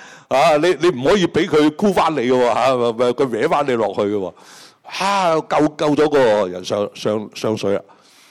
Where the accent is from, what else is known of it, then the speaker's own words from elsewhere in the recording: China; 我系中国人，我信关二哥嗰啲几叻啊